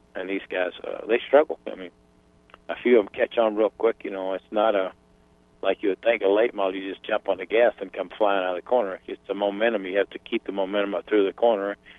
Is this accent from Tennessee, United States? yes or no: yes; Tennessee, United States; now in Wisconsin, United States; although I was from Tennessee. And then I moved up to Wisconsin and got involved again with some racers, and now you've got me, you know. And being I was a Southerner